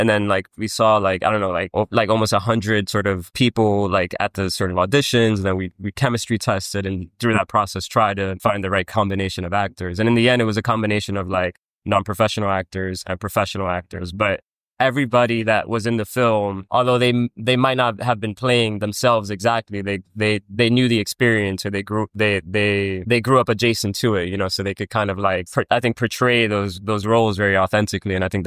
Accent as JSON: {"language": "English", "town": "Bronx", "region": "New York", "country": "United States", "tie": "born or raised there", "said": "the story kind of it was inspired by my upbringing and the things that I observed, like growing up in the Bronx. I come from a working class family."}